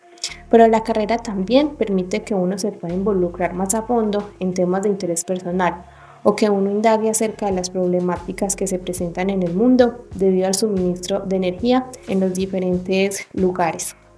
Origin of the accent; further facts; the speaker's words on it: Rionegro, Antioquia, Colombia; soy de Río Negro, Antioquia y estoy en sexto semestre del pregrado de Ingeniería Energética de la sección del Oriente.